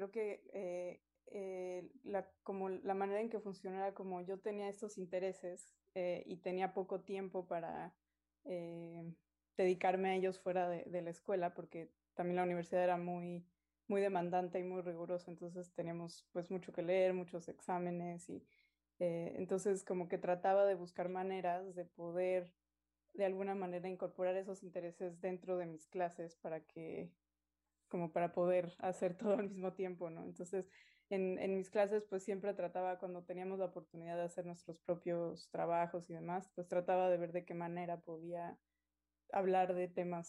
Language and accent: Spanish; Mexico City, Mexico; Pues yo crecí en la Ciudad de México, nací y crecí en la Ciudad de México, ahí pues pasé toda mi infancia, mi adolescencia, y estudié mi licenciatura allá también